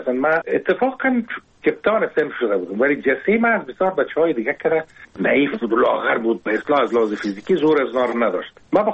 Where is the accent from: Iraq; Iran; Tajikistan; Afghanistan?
Afghanistan; Kabul; born or raised there